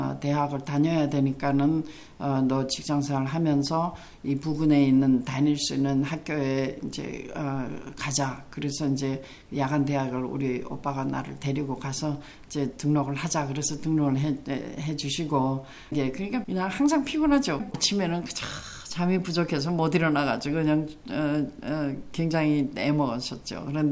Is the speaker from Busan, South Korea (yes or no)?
no; Gangneung, Gangwon, South Korea; 강원도 강릉이에요. 경포대 바닷가 물에서 매일 놀고.